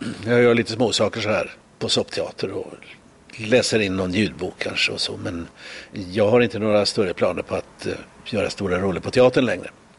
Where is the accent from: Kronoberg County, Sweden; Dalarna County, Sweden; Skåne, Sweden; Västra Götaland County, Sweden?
Västra Götaland County, Sweden; Borås; Borås är min hemstad